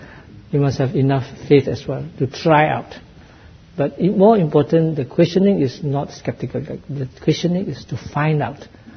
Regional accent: Malaysia; So I was brought up in the Malaysia, British education.

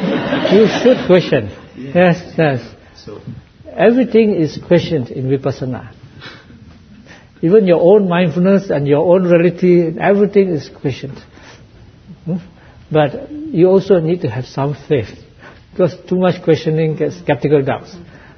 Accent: Malaysia; So I was brought up in the Malaysia, British education.

